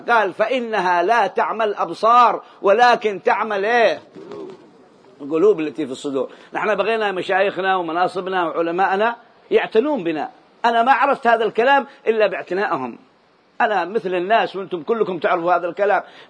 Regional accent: Yemen; عندنا في اليمن هذا الكلام كل يوم أنا أراه

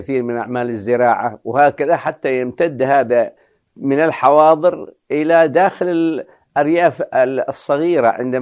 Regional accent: Yemen; ومنها بلادنا اليمن جرت مظاهر من هذا النوع

